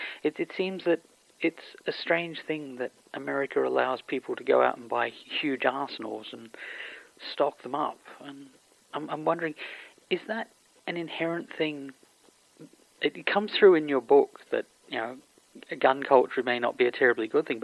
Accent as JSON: {"language": "English", "country": "Australia", "tie": "born or raised there", "said": "Yeah, because I grew up in Australia, and we don't have a lot of, well, we have a lot of guns"}